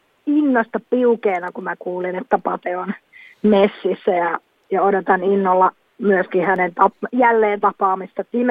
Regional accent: Tampere, Pirkanmaa, Finland; omilla kotikulmilla se on niin kuin vielä ekstra jännittävämpää, mutta myöskin semmoinen, niin kuin on tosi onnellinen ja iloinen, että pääsen nimenomaan täällä Tampereella

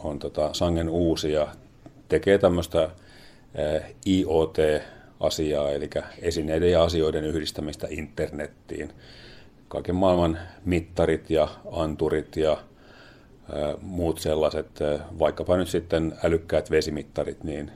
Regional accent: Tampere, Pirkanmaa, Finland; born there; also born or lived in abroad; itse olen syntyjään tamperelainen ja sen jälkeen asunut sitten ympäriinsä vähän ulkomaillakin

